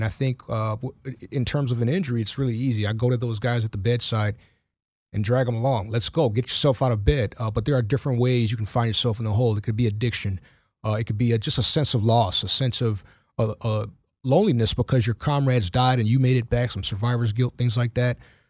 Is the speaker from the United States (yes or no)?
yes; Buffalo, New York, United States; I'm from Buffalo, New York.